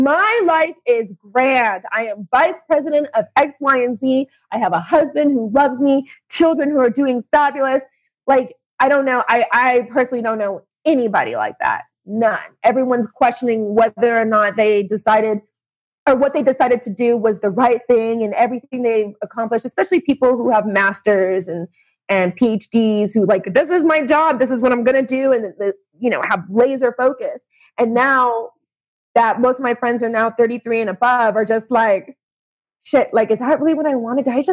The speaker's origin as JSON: {"language": "English", "country": "United States", "said": "because we are American and we are taught that we are awesome and that we are the best country in the world."}